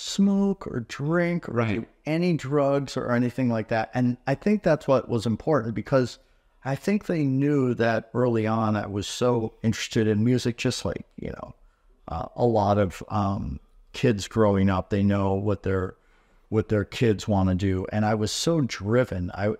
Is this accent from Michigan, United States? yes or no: yes; Michigan, United States; Yes, I was born in Michigan, and it was, you know, a lot of people have like, oh, I had such a tough life. I had a great life. I grew up on the lake and everything like that.